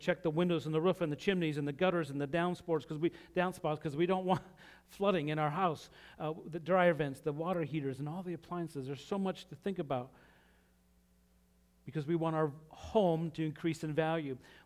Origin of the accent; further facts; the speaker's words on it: Utah, United States; Now, I'm from Utah, and John Stockton was a Utah Jazz player, so growing up, he was, like, amazing.